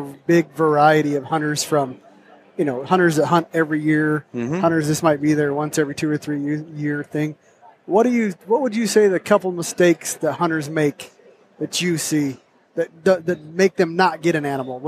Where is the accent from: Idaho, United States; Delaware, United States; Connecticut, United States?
Idaho, United States; also born or lived in Utah; I was born in Utah, moved to Northern Idaho. I've been surrounded by elk and deer and bear my whole life.